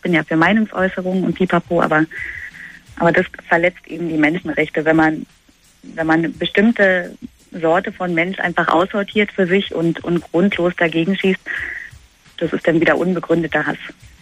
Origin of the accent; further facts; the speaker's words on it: Berlin, Germany; Ich komme aus Berlin.